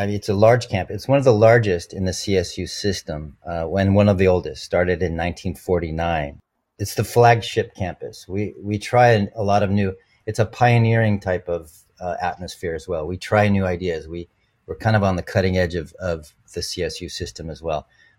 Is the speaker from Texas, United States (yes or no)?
no; Huntington Beach, California, United States; beautiful beaches like Huntington Beach, Surf City, USA. I could talk about that for a long time. That's my hometown. That's where I live currently too.